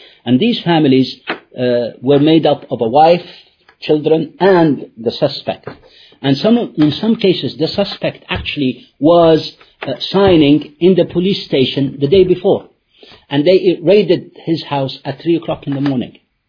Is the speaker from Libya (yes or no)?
yes; Libya; now in United Kingdom; who's been living in the UK for 25 years, sometimes I feel I'm British, which I am, and sometimes I feel I'm Libyan